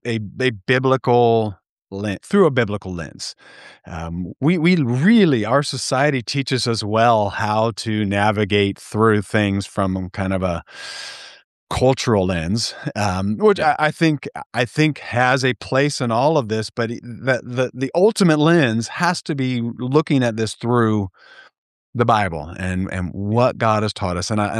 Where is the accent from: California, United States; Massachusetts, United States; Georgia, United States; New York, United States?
California, United States; San Jose; And I'm from San Jose, California.